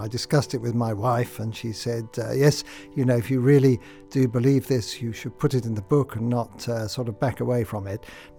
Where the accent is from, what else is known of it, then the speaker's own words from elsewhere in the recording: London, United Kingdom; I grew up in London in the 50s. It was full of austerity.